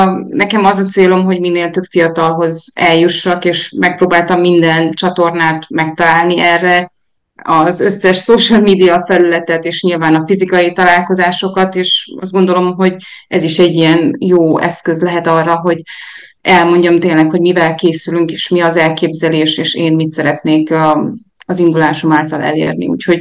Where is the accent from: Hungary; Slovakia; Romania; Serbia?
Romania; Pir, Satu Mare County; egy kis faluban születtem, ott töltöttem a gyerekkoromnak az első 9-10 évét Szilágypérba, úgyhogy én igazából a vidéki falusi környezetben szocializálódtam, mezőgazdász családból származom